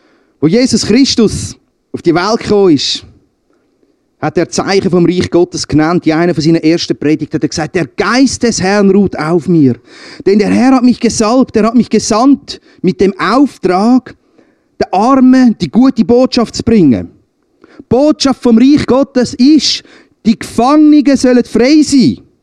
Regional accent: Kaltbrunn, St. Gallen, Switzerland; Ich sage, ja, ich komme ja auch von Kaltbrunn. Wir kommen auch von Kaltbrunn.

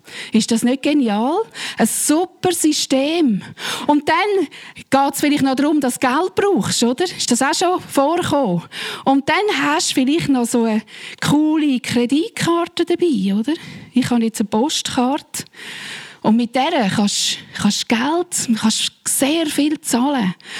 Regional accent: Switzerland; born there; Ich bin als Schweizerin geboren und ich habe einen Schweizer Pass.

